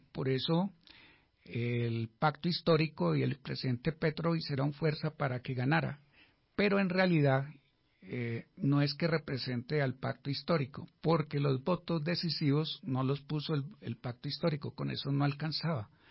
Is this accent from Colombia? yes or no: yes; Bogotá, Colombia; somos los bogotanos, los ciudadanos que pagamos impuesto y vivimos aquí en la ciudad.